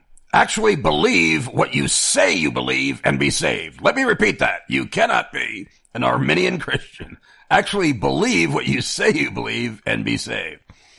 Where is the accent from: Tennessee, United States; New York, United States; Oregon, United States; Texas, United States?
New York, United States; Amityville; now in Carlisle, United States; I was born and raised in Amityville and did not move out of Amityville until I came here to Carlisle, Pennsylvania.